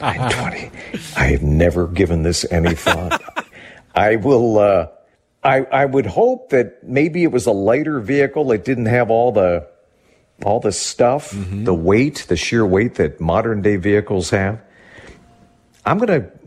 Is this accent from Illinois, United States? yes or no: no; Pennsylvania, United States; also born or lived in Minnesota; Well, I grew up in Pennsylvania.